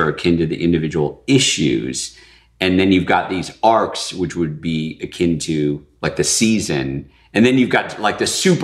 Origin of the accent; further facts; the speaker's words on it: Michigan, United States; growing up in Michigan, going to my local comic book store